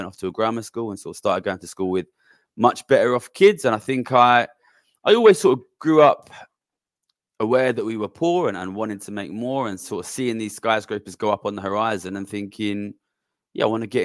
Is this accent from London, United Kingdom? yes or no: yes; Ilford, London, United Kingdom; So I grew up in Ilford. Ilford is kind of slightly distant East London / Essex suburb. Central Ilford, where I grew up, is one of the cheapest places to live in all of London, which is why my parents moved there from South London.